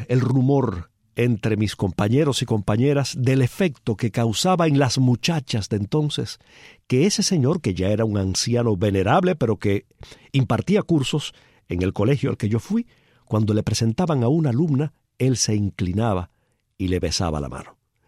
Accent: Cuba; Así somos los cubanos de besucones.

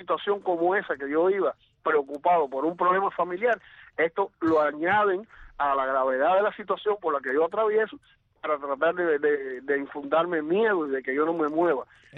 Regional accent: Cuba; yo soy cubano, nací en Cuba, vivo en Cuba

